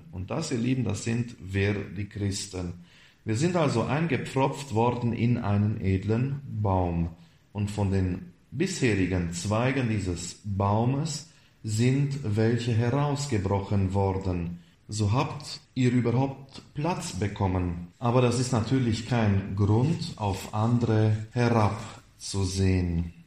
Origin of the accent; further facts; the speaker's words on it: Transylvania, Romania; so auch bei uns in Siebenbürgen, in unserer evangelischen Kirche, die Siebenbürger Sachsen.